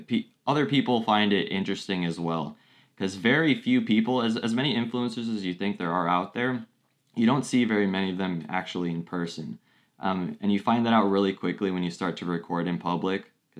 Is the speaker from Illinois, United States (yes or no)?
yes; Chicago, Illinois, United States; born there; I was born in Chicago, Illinois. So in the United States.